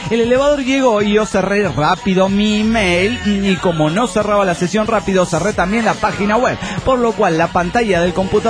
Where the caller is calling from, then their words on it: Washington, District of Columbia, United States; de Washington D.C.